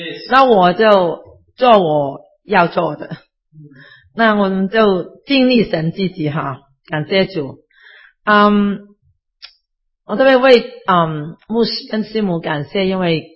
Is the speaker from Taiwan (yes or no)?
no; China; 跟我们中国人很像的